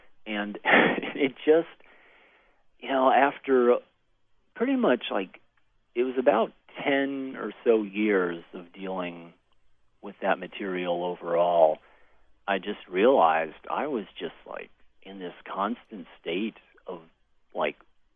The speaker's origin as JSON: {"language": "English", "region": "Tennessee", "country": "United States", "tie": "born or raised there", "said": "But I grew up in Tennessee."}